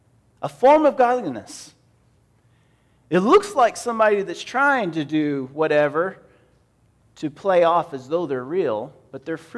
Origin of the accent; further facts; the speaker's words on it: the South, United States; In a congregational church, like in any given Baptist church, where I grew up in the South, Baptists were all over the place.